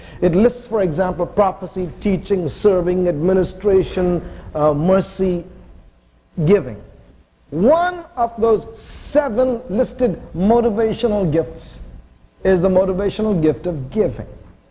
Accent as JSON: {"language": "English", "country": "India", "tie": "born or raised there", "said": "One, I was born and raised in India."}